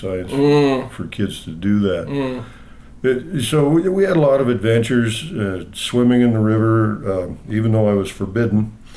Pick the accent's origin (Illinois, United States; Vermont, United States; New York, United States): Illinois, United States; Chicago; born there; I was born in Chicago.